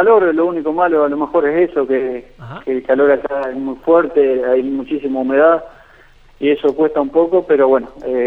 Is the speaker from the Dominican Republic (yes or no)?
no; Argentina; Sí, somos cinco argentinos.